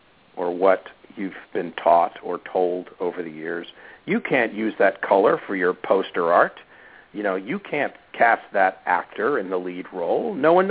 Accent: Chambersburg, Pennsylvania, United States; I utilize South Central PA in my hometown of Chambersburg and Gettysburg and Fayetteville to because A, I know it so well, I live there.

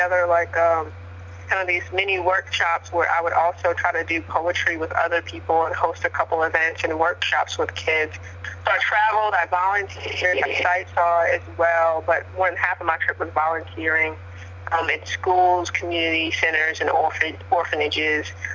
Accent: New York, United States; I grew up fairly poor in New York, where there's very visible dichotomy and systemic both racism

